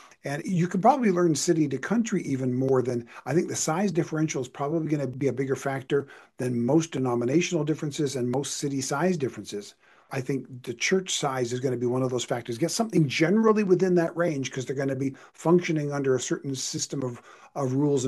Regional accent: Toronto, Ontario, Canada; moved away; also born or lived in California, United States; I was in California. So I was raised in Toronto, but by the time I went to Bible college, I was living in California.

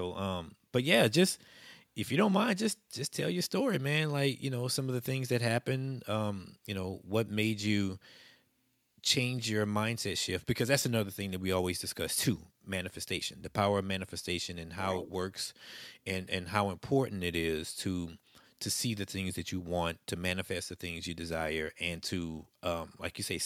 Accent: Plaquemine, Louisiana, United States; back in my hometown of Plaquemine

